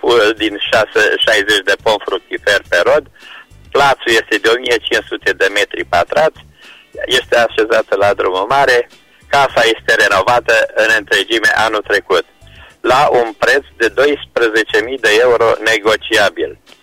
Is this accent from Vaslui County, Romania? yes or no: no; Timișoara, Timiș County, Romania; sunt din Timișoara.